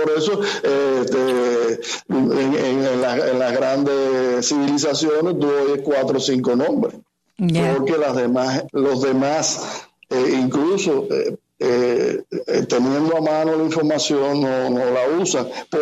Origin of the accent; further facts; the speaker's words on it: Cuba; moved away; Yo aprendí música después que me fui de Cuba.